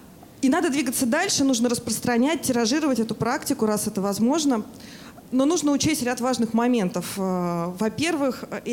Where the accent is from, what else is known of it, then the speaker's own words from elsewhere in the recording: Saint Petersburg, Russia; я из Петербурга.